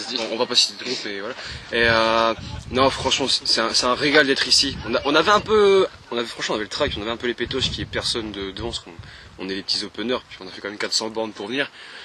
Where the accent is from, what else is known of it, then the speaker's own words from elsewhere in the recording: Portugal; C'est parce que je suis portugais, c'est ça?